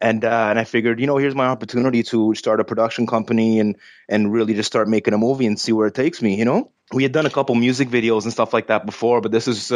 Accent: Canada; Because, you know, I'm from Canada

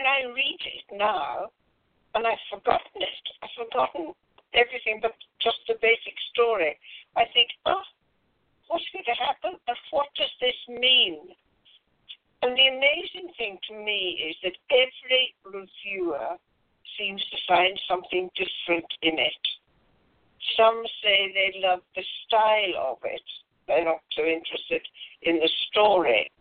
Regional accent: Northern Ireland, United Kingdom; accent: British; Well, you know, it really should have been a Northern Ireland accent, an Ulster accent, like the lovely Scottish way of speaking. My forebears were, some of them came from Scotland. Well, I grew up really a nice Ulster girl

